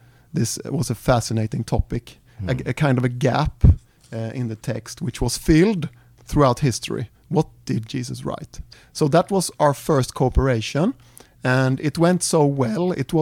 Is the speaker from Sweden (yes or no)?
yes; South Sweden, Sweden; Well, I'm 53 years old, and I'm from Sweden, and I don't know if you know the geography, but I'm from the south. I grew up there, and I became a Christian when I was 16 years old.